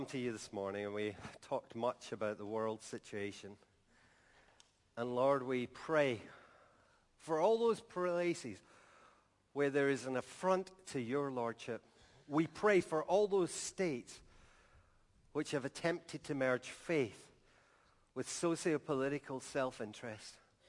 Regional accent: Scotland, United Kingdom; And as to a Scottish nation and as a church, we say to this nation, choose this day whom you shall serve.

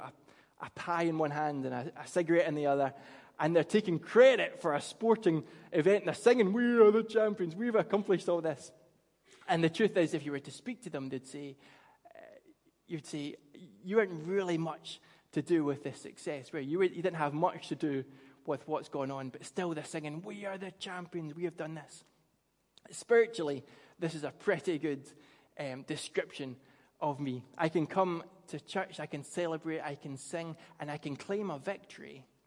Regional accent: Paisley, Scotland, United Kingdom; I grew up in Paisley. I'm not terribly into football, but I grew up in Paisley when St. Mirren Football Club, who are the local team, were promoted up to the dizzy heights of the Scottish Premier League.

